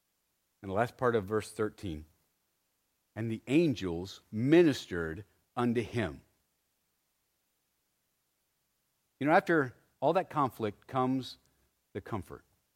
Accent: Arizona, United States; But I can tell you, I grew up in Arizona, and just to walk out, to take the dog for a walk, I could run into a rattlesnake.

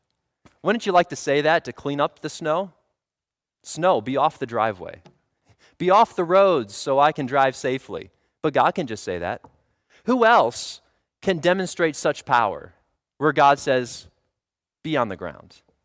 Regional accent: Illinois, United States; I think of shoveling snow off of our driveway where I grew up outside of Chicago.

